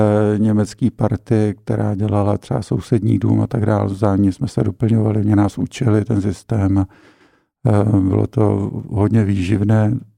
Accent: Šumperk, Olomouc Region, Czechia; now in Prague, Czechia; já jsem taková pražská naplavenina, pocházím ze Šumperka, kde jsem se narodil před nějakými dávnými lety. Moji rodiče byli oba dva učitelé

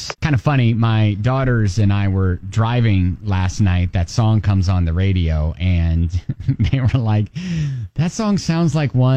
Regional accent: Ohio, United States; She lives in my home state of Ohio, and she's making bad life choices.

